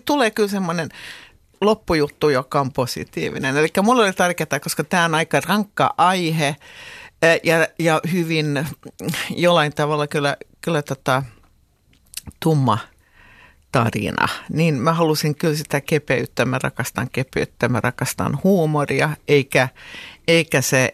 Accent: Helsinki, Uusimaa, Finland; mä olen itä-helsinkiläinen, mä tulen Puotilasta

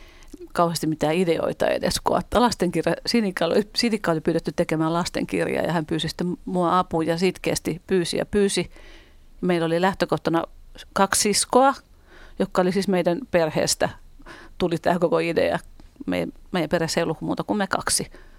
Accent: Tampere, Pirkanmaa, Finland; also born or lived in Helsinki; Joo, me ollaan käyty koulumme Tampereella, mutta synnytty kyllä Helsingissä. Mehän ollaan paljasjalkaisia helsinkiläisiä, mutta me ei kotona puhuttu myöskään Hämeen murretta oikeastaan kovin paljon.

